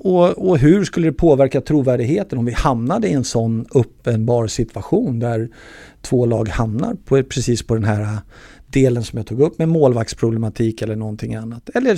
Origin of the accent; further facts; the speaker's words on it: Brandbergen, Stockholm County, Sweden; jag är uppvuxen i Stockholms Bronx.